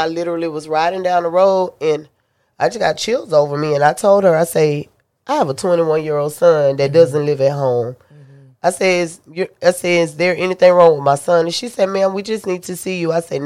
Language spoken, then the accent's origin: English; Winter Haven, Florida, United States; we grew up here in Winter Haven. Like, we take care of each other here.